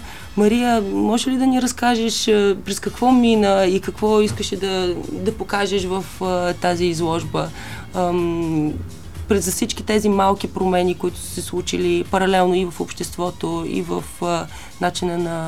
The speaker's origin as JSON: {"language": "Bulgarian", "town": "Plovdiv", "region": "Plovdiv Province", "country": "Bulgaria", "said": "Всички знаете, аз съм от Пловдив."}